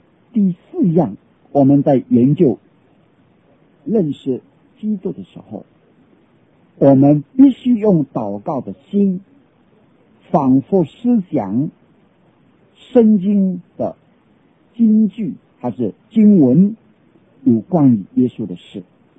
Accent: China; 或者我们中国人说心窍窍通

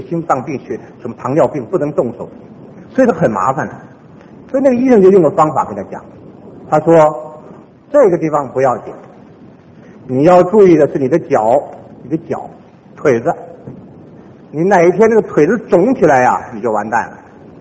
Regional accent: China; 我再说，我们中国人得天独厚，好多古圣先贤的这种智慧的这种话语实在都跟圣经的圣道真道啊是符合，完全符合的。

